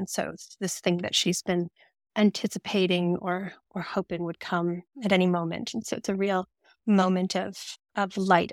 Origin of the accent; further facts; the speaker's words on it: Edmonton, Alberta, Canada; I'm really excited to be back on radio in my hometown, Edmonton.